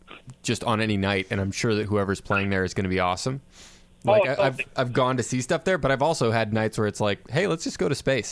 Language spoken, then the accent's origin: English; Chicago, Illinois, United States; Well, we're all from Chicago as well.